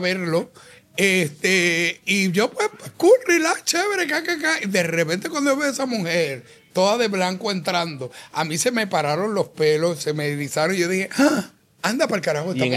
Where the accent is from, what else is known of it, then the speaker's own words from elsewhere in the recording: Mexico; Y soy mexicano, pero les quedó bien feo.